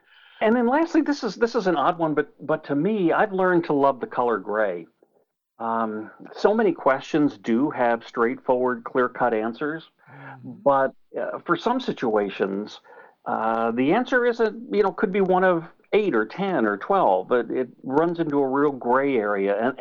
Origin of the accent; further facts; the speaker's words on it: New Jersey, United States; I grew up in North Jersey, so my radio influence was New York City.